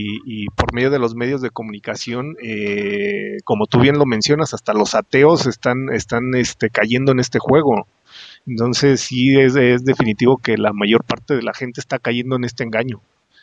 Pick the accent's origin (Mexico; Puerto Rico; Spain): Mexico; acá en mi país, en México